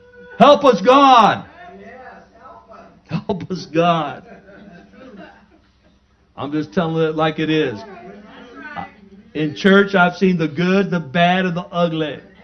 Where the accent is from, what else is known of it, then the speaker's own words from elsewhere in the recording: National City, California, United States; And where I grew up in National City, we were so poor we couldn't even pay attention.